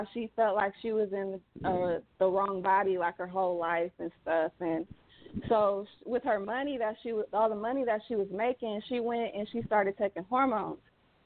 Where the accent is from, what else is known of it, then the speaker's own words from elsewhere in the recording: California, United States; now in Texas, United States; I'm actually in Texas and she's in California, but I'm originally from California.